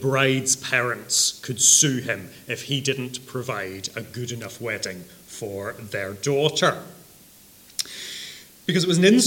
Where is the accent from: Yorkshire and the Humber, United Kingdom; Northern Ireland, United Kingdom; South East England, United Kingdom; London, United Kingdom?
Northern Ireland, United Kingdom; I come from Northern Ireland. We don't have that sort of wedding.